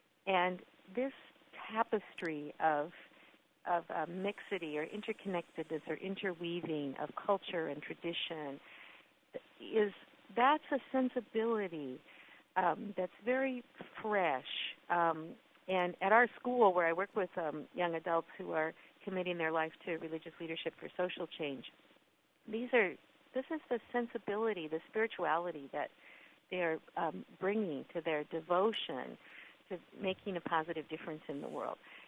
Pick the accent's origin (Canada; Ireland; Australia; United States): United States; Pacific Northwest; I come from the Pacific Northwest where the Puget Sound tides come in and out